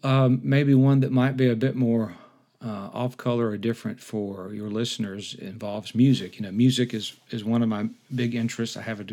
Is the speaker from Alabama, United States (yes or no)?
yes; Grand Bay, Alabama, United States; I grew up down on the Gulf Coast near Mobile, Grand Bay, Alabama.